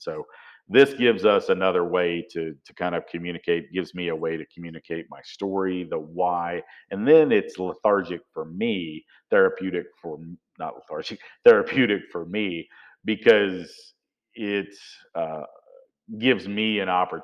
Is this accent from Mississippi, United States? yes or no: no; Arkansas, United States; also born or lived in Amarillo, Texas / Moreland, Oklahoma; So I am a 48-year-old man from Arkansas. I was born in Amarillo, Texas, lived in Oklahoma for a little bit, a beautiful town called Moreland